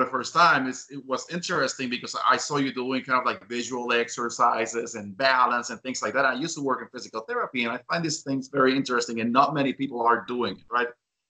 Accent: Puerto Rico; now in United States; I mentioned in the podcast, for example, that I'm from Puerto Rico, and for us, aging is not necessarily a bad thing, right?

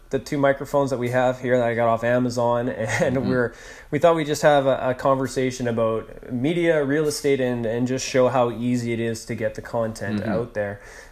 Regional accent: Victoria, British Columbia, Canada; we were in a house in Gordon Head, and I was born and raised in Gordon Head

